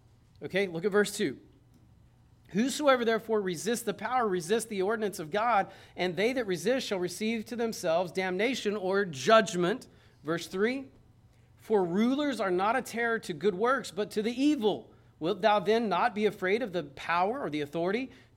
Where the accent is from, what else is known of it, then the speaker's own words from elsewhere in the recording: United States; I don't know, but I'm thankful that I'm American.